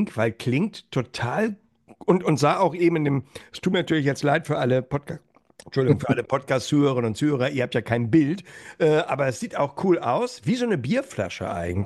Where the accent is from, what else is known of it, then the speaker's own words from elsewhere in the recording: Hamburg, Germany; also als Hamburger würde ich sagen, so ganz unterdrücken kannst du es nicht.